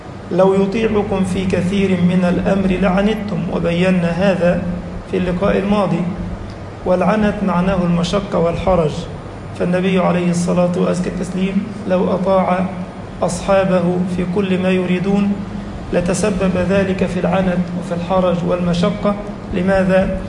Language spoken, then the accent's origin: Arabic; Egypt; اللهم اجعل بلدنا مصر أمنا أمانا سخاء رخاء وسائر بلاد المسلمين